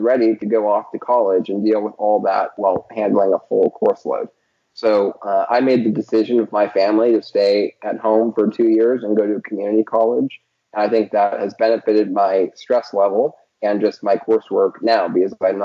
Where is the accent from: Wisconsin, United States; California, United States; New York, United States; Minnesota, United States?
California, United States; El Dorado Hills; also born or lived in San Jose; so I was born in San Jose, California, and I was diagnosed 18 months.